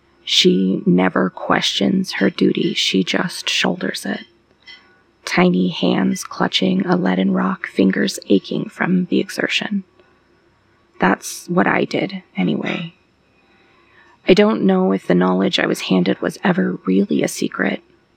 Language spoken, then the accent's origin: English; Midwest, United States; born there; I was born on June 8th, 1990, to a single mother in a mid-sized, mediocre Midwest town.